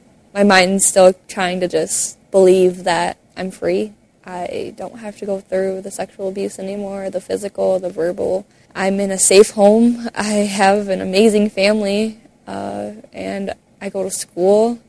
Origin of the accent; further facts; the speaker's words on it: Michigan, United States; I just turned 15. I am originally from Michigan. I have traveled a lot to Alabama, Florida, and North Carolina.